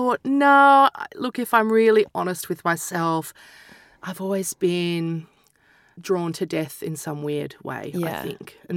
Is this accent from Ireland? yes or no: no; Australia; Even to go to other cities is a long time